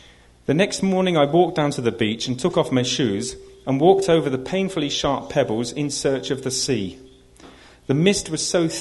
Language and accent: English; Oxford, South East England, United Kingdom; born there; all I'll say is that I was born in Oxford. And there are two Oxfords. One made cars, and the other made philosophers. We made cars.